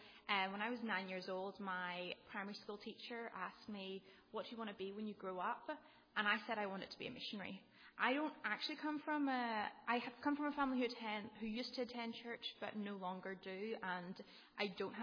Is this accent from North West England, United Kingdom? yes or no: no; Northern Ireland, United Kingdom; I'm from Northern Ireland, which is part of the UK.